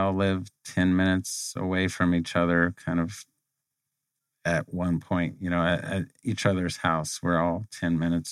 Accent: Arlington, Texas, United States; born there; also born or lived in El Paso; That's part of the story, I guess, is we were in El Paso, Texas. I was born in Arlington, Texas, and my dad worked for IBM.

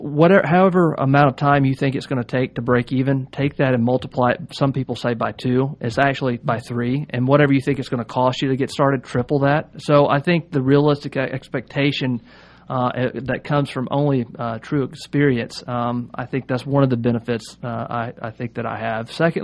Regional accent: Atlanta, Georgia, United States; moved away as an adult; also born or lived in Greenville; Well, I'm actually from the Atlanta metropolitan area. Whenever I was 27 years of age, I became an entrepreneur, bought my first business, and moved to Greenville, South Carolina.

